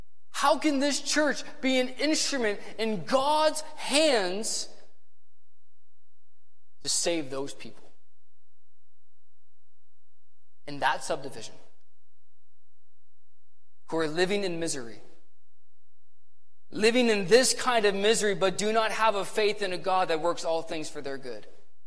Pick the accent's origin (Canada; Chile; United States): Canada; I'm a Canadian, so my heart is for Canada.